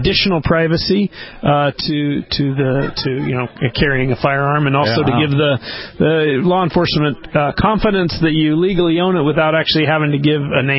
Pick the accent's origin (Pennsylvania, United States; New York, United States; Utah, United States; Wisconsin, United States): Utah, United States; Yeah, so I'm actually from Utah.